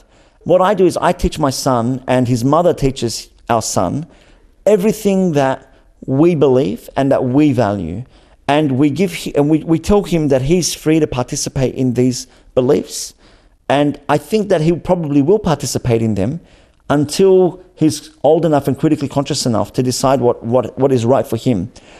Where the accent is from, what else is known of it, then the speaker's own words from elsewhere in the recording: Australia; growing up in Australia as a minority.